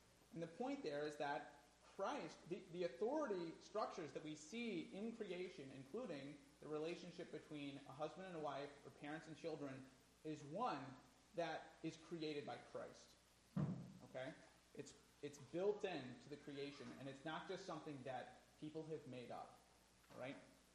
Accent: United States; And if there's one thing I've learned about Americans in all of my life as an American, it's that we don't like authority.

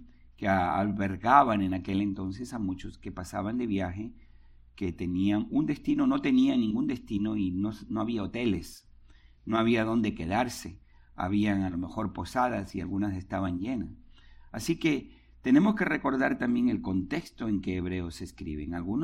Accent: Lima, Peru; es como en Lima, en mi país, que no llueve

